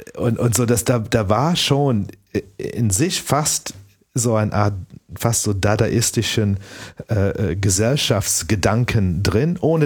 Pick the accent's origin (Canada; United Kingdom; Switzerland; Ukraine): Canada; now in Germany; dass ich bin ja fast sozusagen so reingefallen als Kanadier in diese komische Situation in Ostdeutschland